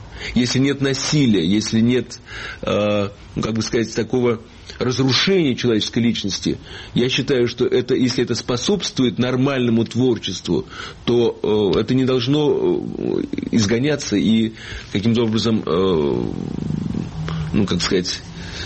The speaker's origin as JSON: {"language": "Russian", "town": "Ivanovo", "region": "Ivanovo Oblast", "country": "Russia", "tie": "born or raised there", "said": "Иваново – мой родной город"}